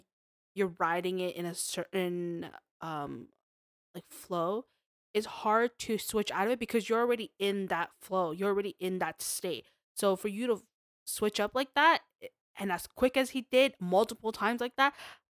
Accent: Canada; because we grew up in Canada

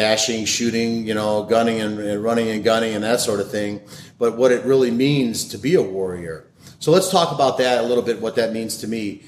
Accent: Hawaii, United States; I'm Hawaiian, native Hawaiian. My father was full-blood Hawaiian, and we have family all over the Hawaiian Islands.

